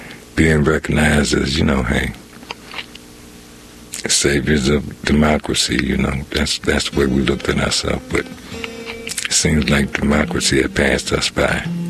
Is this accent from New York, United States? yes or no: yes; Buffalo, New York, United States; I was born and raised in Buffalo.